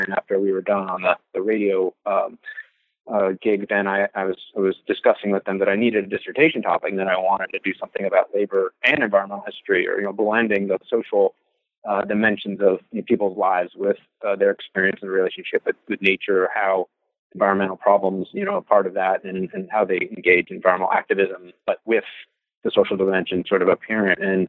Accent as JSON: {"language": "English", "town": "Louisville", "region": "Kentucky", "country": "United States", "tie": "born or raised there", "said": "And even growing up in Louisville, it was something, you know, I just had nobody had really talked about"}